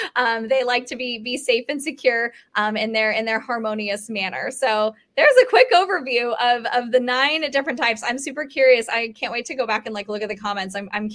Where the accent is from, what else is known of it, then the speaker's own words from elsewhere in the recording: Colorado, United States; I'm from Colorado, so I'm like very familiar with the snowstorms.